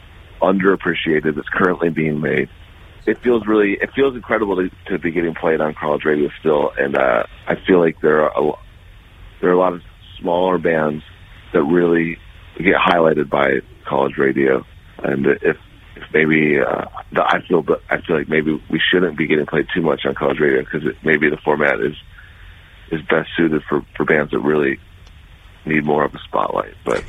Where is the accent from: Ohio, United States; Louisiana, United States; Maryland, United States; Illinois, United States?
Ohio, United States; Akron; Growing up in Akron, we had a college radio station that was actually designed to teach broadcasting skills.